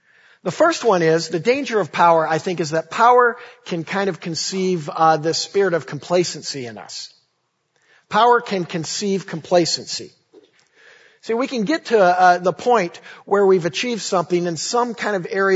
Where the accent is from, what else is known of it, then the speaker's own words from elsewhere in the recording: Illinois, United States; You know, I've talked before about how I grew up in Illinois. And, you know, growing up in Illinois, I grew up a huge Chicago Bulls fan.